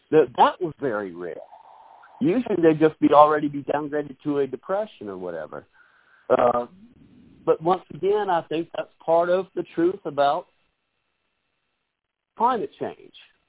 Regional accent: New Orleans, Louisiana, United States; accent: New Orleanian; growing up in New Orleans, I've always been fascinated by weather and hurricanes. I want to say hurricanes. That's kind of that New Orleanian yad accent. I get teased about that up here.

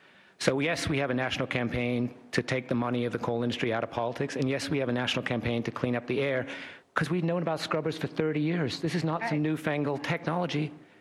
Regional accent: Madison, Wisconsin, United States; Madison, Wisconsin, my hometown, 2 years ago had 3 coal plants.

